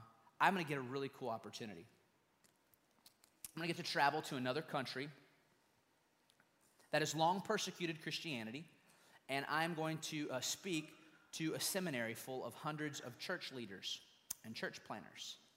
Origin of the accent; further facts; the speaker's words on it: United States; I'm American. I only know one language, American, right?